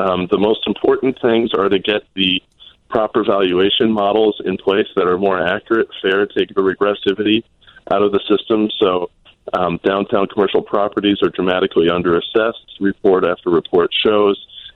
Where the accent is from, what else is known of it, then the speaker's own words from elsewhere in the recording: Chicago, Illinois, United States; Well, I'm from here. I grew up in Hyde Park on the south side, and I live in Oak Park, and I've lived all over around the county